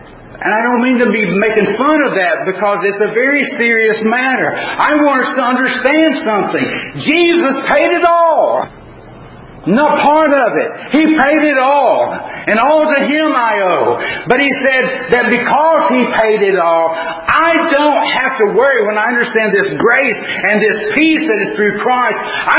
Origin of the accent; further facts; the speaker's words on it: Tennessee, United States; we're from Tennessee, so a time or two we went to watch the Tennessee football games.